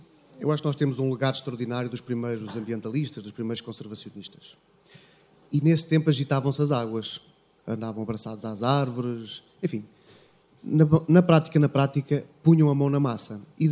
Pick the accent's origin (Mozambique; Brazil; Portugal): Portugal; Lisbon; now in Castro Laboreiro, Portugal; eu sou lisboeta de Gema, nasci em Lisboa, vivo em Castro Laboreiro, trabalho na varanda